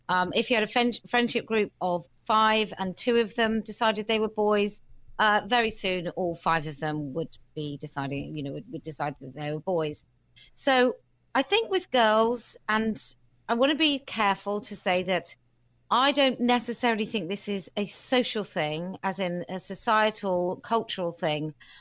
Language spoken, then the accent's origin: English; United Kingdom; I'm quite cutting. I'm British. My humour is, the crueler it is, as long as it's funny, you can say whatever you like.